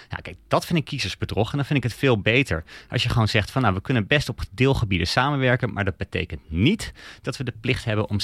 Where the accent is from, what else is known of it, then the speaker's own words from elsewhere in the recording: Denmark; ik kom zelf uit Denemarken